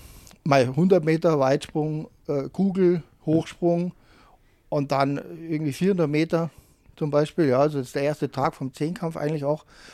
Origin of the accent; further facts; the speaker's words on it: Garching, Bavaria, Germany; Also aufgewachsen bin ich in Garching bei München. Da ist übrigens auch diese TU, ja. Und genau, da bin ich zur Schule gegangen.